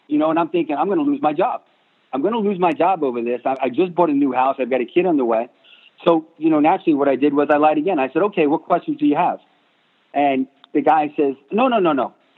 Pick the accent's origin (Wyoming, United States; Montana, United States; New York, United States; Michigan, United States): New York, United States; also born or lived in Arizona; now in Clearwater, United States; I was from New York. I didn't want to go back up to New York. We were out in Arizona. We wanted to come back to the East Coast. So we went to Clearwater, Florida.